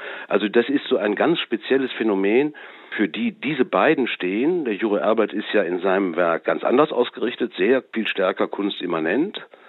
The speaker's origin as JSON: {"language": "German", "town": "Cologne", "region": "North Rhine-Westphalia", "country": "Germany", "said": "Ich selber bin ja aus Köln, dort habe ich ihn kennengelernt."}